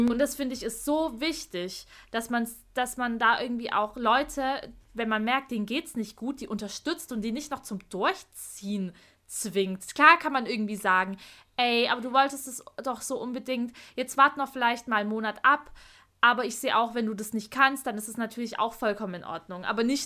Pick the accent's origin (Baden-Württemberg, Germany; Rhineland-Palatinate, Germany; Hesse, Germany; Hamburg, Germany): Baden-Württemberg, Germany; Heilbronn; Ich meine, ich hätte das locker in Heilbronn, also meiner Heimatstadt, weiterführen können.